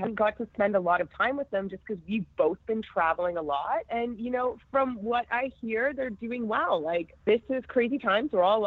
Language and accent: English; Toronto, Ontario, Canada; So I love that people got to kind of see a little bit of my hometown. And so I was planning on taking a whole group of people back for Toronto